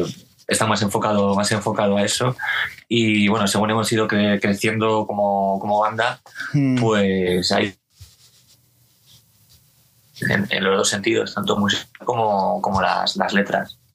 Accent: Valladolid, Castile and León, Spain; Sí, somos todos de Valladolid. Nos conocemos desde hace muchos años por aquí.

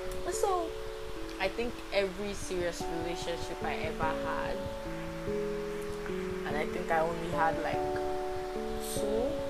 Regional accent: Nigeria; As a Yoruba girl that I have, I need to have it to prove to y'all that I am Nigerian, like 100% Nigerian.

